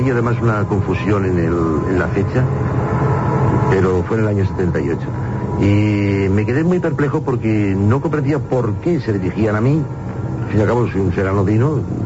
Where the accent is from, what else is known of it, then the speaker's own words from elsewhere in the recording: Equatorial Guinea; now in Spain; Yo estaba en el año 69, me vine a España, de Guinea Ecuatorial